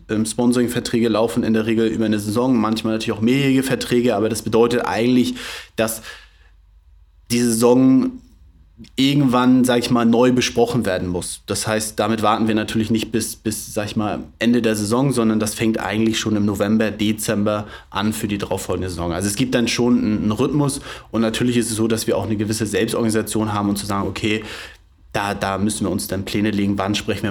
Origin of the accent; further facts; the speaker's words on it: Flensburg, Schleswig-Holstein, Germany; ich bin gebürtiger Flensburger, bin hier aufgewachsen, bin hier auch zur Schule gegangen, habe hier mein Abitur gemacht, habe dann in Dänemark studiert